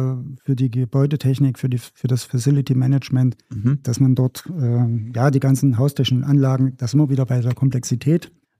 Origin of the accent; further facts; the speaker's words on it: Erfurt, Thuringia, Germany; Ich bin Erfurter